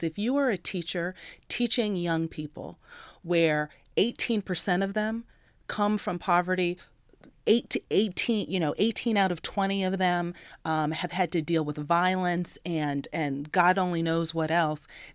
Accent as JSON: {"language": "English", "region": "Massachusetts", "country": "United States", "said": "My home state of Massachusetts did it years ago"}